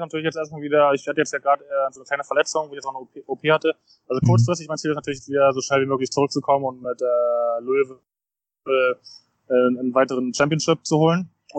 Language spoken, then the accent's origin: German; Berlin, Germany; Berlin ist ja auch meine Heimat, mein Kindheitsverein.